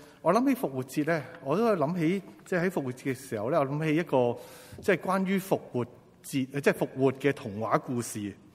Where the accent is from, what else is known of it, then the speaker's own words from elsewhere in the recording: China; 即系我哋中国人都有啲咁嘅讲法系嘛